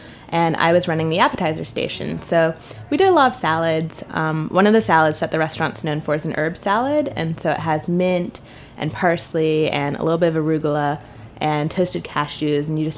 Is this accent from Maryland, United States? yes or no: no; New York City, New York, United States; I'm from New York City, actually, born and raised. So, and I was living in New York to begin with, so that was sort of the easiest place to begin my adventure right at home.